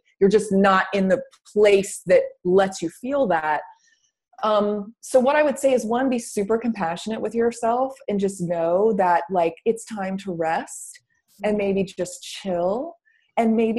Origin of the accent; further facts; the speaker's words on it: the South, United States; Like I'm from the South and we have the saying in the South, you can't put lipstick on a pig.